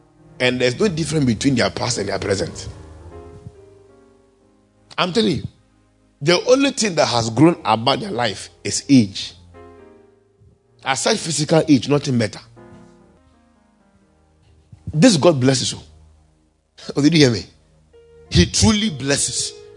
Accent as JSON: {"language": "English", "country": "United States", "lives_now": "United Kingdom", "said": "I was in Maryland before I came to UK, remember? As an American, I flew to Belgium and then off to UK."}